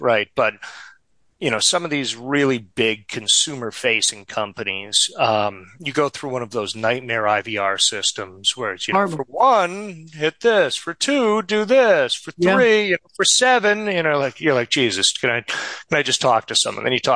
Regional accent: Boston, Massachusetts, United States; I'm from the Boston area.

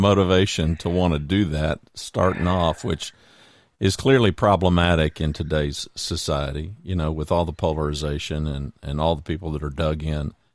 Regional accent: United States; I'm a capitalist. So, you know, I'm an American. I want what's good for the country

